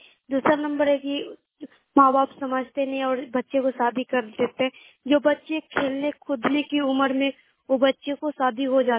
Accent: Khalispur, India; मैं खालिसपुर की रहने वाली हूँ, सारंजन प्रखंड की।

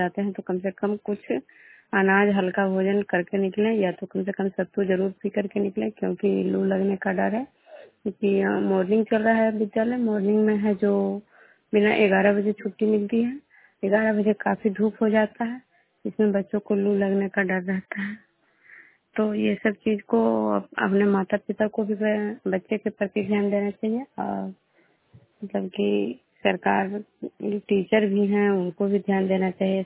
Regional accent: Bishnupur, Bihar, India; मैं विष्णुपुर ग्राम कजरा पंचायत नालंदा जिला नालंदा प्रखंड की निवासी हूँ।

